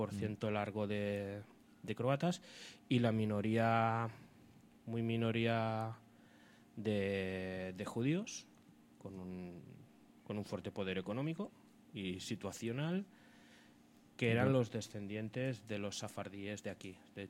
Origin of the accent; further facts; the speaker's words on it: Catalonia, Spain; born there; Yo tengo apellido castellano, soy nacido en Cataluña, no soy nada más. O sea, soy nacido aquí.